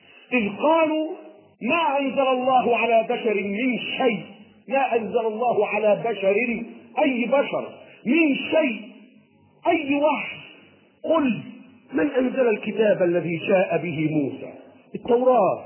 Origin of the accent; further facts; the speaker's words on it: Cairo, Cairo Governorate, Egypt; ما علاقتنا نحن أبناء القاهرة المعز في فجر القرن الخامس عشر؟